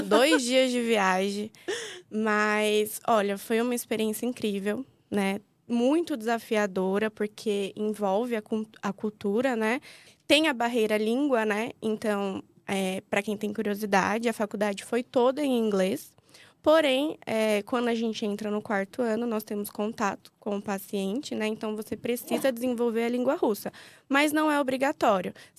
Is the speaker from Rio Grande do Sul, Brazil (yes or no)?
no; Guarulhos, São Paulo, Brazil; Eu sou paulista. Então, eu acho que eu era muito limitada à minha cidade, né? Que eu sou de Guarulhos.